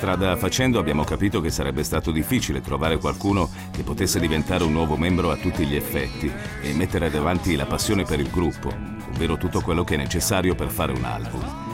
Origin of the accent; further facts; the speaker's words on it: Zug, Switzerland; Tutti e tre veniamo dal Canton Zugo e ci viviamo. Rafi e io siamo a Unteregeri, una località in una splendida valle montana dove c'è il lago di Egeri. Dionis vive alle nostre spalle, a Rotkreuz.